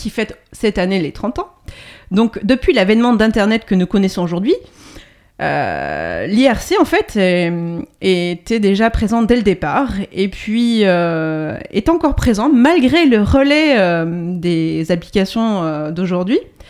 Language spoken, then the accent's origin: French; France; Et puis, chez nous, en France, qu'est-ce qu'il y avait ?